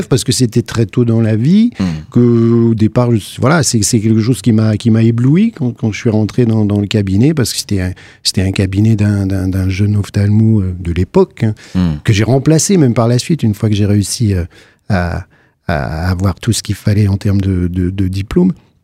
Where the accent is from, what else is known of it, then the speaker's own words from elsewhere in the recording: Mirecourt, Grand Est, France; Non, j'ai grandi à Mirecourt, la capitale des violons et de la lutherie.